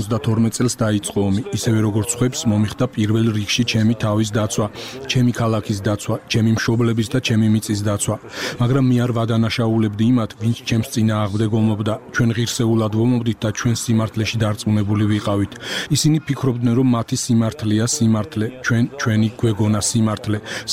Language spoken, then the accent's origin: Georgian; Sukhumi, Abkhazia, Georgia; დავიბადე ქალაქ სოხუმში. სოხუმშივე გავიზარდე, დავამთავრე მე-6 საშუალო სკოლა, აკაკი წერეთლის სახელობის ქართული საშუალო სკოლა.